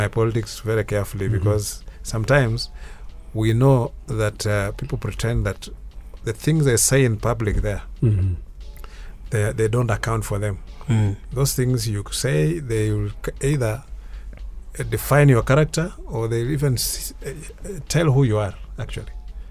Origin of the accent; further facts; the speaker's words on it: India; now in Nairobi, Kenya; When I came from India